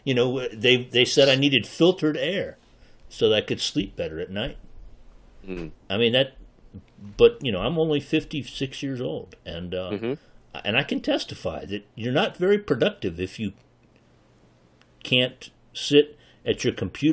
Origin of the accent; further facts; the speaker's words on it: Florida, United States; born there; I was born in South Florida before there was air conditioning.